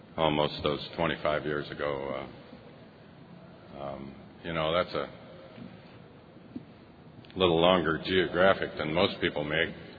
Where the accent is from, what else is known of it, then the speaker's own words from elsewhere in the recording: Kodiak, Alaska, United States; there's more chairs in this room than there are people in, you know, in the town that I come from Kodiak.